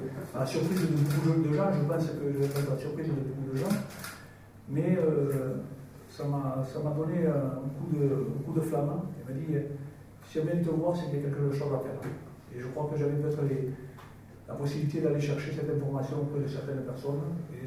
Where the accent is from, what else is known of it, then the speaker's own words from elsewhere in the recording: Occitanie, France; cette vallée, j'y suis attaché parce que je ne l'ai jamais quitté. Je suis originaire de Belpoué, du Pictoy, de la Côte de Luz